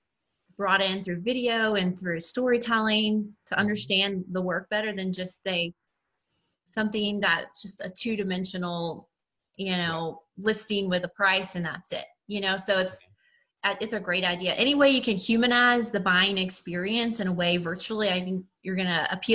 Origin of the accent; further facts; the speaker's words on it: Nashville, Tennessee, United States; now in Rio Frio, United States; Well, I am from Nashville, Tennessee, but right now I'm living in Rio Frio, Texas.